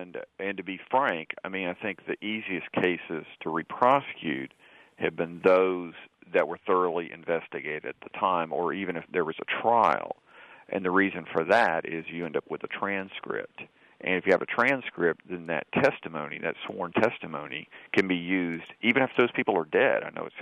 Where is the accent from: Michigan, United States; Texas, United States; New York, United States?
Texas, United States; I grew up in Texas, it's East Texas, and it's very southern. It's not that different from Mississippi.